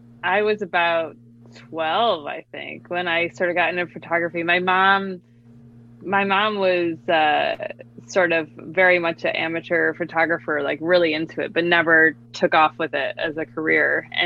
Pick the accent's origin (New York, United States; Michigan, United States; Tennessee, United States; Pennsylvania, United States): Michigan, United States; I'm from Michigan. There's this art college called Kendall, and went there for the summer a couple times